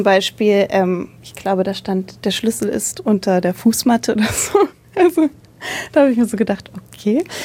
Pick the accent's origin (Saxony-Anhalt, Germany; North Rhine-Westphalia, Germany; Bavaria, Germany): Bavaria, Germany; Munich; ich komme aus München, bin 25 Jahre alt